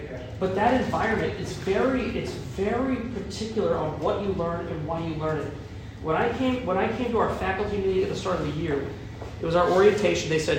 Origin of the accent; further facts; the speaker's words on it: Missouri, United States; So I grew up in Jefferson County. Can you guess from Jefferson County?